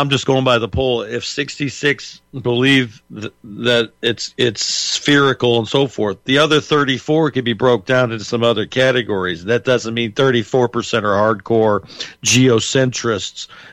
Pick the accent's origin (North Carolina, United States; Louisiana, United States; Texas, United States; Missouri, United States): Missouri, United States; Let's take Kathy in my home state of misery.